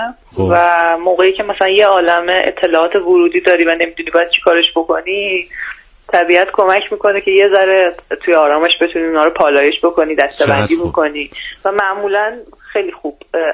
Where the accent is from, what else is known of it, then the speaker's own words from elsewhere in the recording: Lavasan, Tehran Province, Iran; بین فشم و لواسان میشه، این منطقه اسمش عمام است با الف.